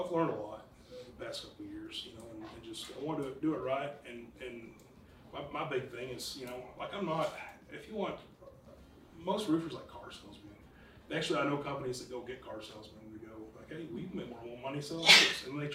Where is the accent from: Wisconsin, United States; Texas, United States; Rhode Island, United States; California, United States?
Texas, United States; Winrose; Yeah, my wife grew up in Granbury. Our whole life, and I grew up in Winrose, and we live in like south of Alito